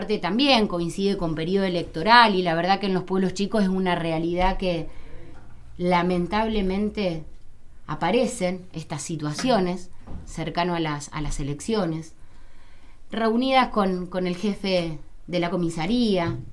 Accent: Arequito, Santa Fe, Argentina; yo vengo de Arequito, anoche tuvimos un robo. Arequito es un pueblo tranquilo.

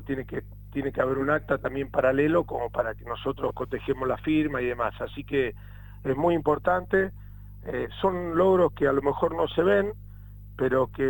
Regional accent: Los Molinos, Santa Fe, Argentina; Los Molinos yo siempre digo, ¿no? Es ponerlo en lo más alto de la región, que es lo que uno quiere en mi pueblo

